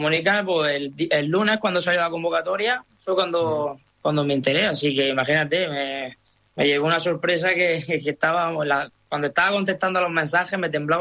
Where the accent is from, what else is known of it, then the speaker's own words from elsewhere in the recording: Almería, Andalusia, Spain; de haber coincidido de pequeño jugando ahí en Almería